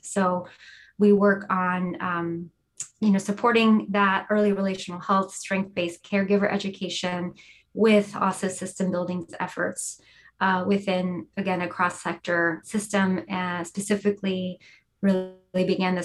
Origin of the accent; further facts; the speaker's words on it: Texas, United States; But I grew up in the Fort Bend County area, and now we live in Harris County.